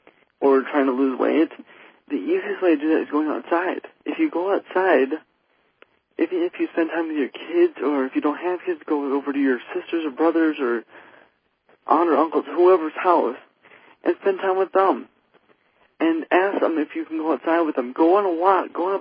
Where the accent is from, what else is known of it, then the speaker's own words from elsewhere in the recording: Minneapolis, Minnesota, United States; In my hometown, there's every single night there's been a baseball game going on down in the park in Dakota, in Minnesota, Minneapolis, Minnesota, where I grew up.